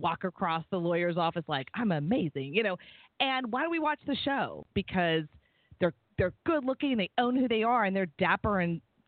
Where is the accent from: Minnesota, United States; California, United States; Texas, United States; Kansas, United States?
Texas, United States; Houston; I come from Houston, Texas, born and raised a Baptist girl.